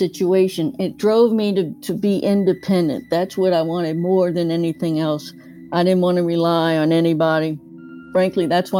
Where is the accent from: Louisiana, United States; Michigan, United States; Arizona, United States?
Louisiana, United States; I grew up in Louisiana, right outside of New Orleans. I'm a Cajun.